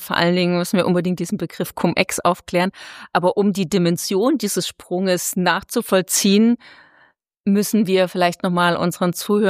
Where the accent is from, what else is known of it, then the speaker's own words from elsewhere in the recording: Dresden, Saxony, Germany; ein Wochenende in meiner Heimatstadt Dresden